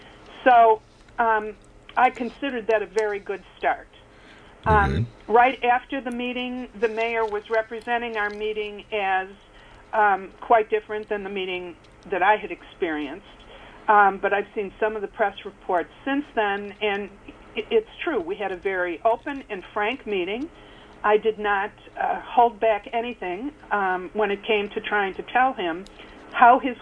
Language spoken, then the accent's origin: English; Detroit, Michigan, United States; I told you I'm from Detroit.